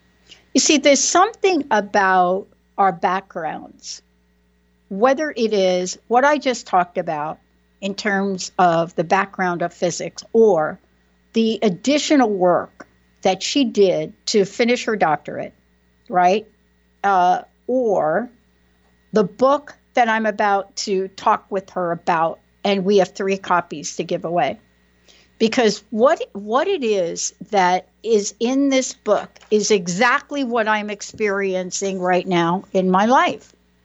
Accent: New York City, New York, United States; Like, it's like I grew up in New York City.

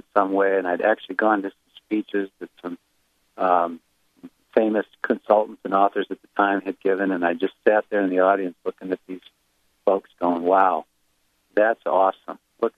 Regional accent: Michigan, United States; also born or lived in Chicago; And I moved from Chicago to back to my hometown in Michigan.

